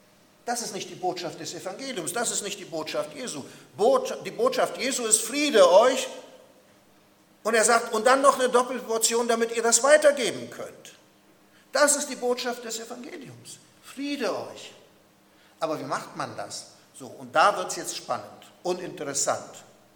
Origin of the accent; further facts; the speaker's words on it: Croatia; dort wo ich aufgewachsen bin in Kroatien oder wo ich die Teenagerzeit verbracht habe